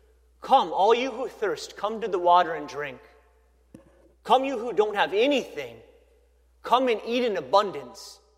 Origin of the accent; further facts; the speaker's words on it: Hazleton, United States; I grew up in Hazleton, a little farm town